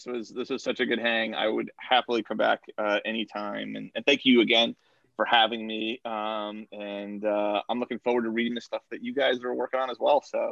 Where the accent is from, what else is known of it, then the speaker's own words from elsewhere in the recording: New York, United States; I loved working with him because I'm from New York, where ball busting is an art form.